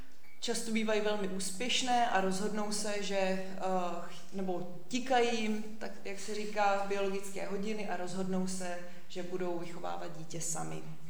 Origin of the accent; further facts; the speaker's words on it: Horní Kalná, Liberec Region, Czechia; jak máte ve vašich programech. Je mi 38 let a pocházím z Horní Kalné. To se snažím vypíchnout proto, protože Horní Kalná je opravdu malinká vesnice, řekla bych, že lidově úplná díra